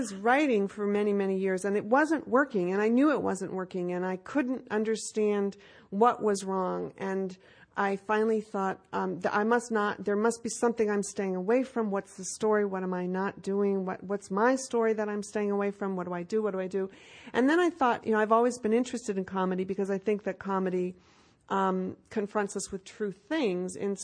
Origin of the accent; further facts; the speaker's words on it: New England, United States; I'm so from New England. It's not, I mean, generations and generations on both sides, way before the Mayflower.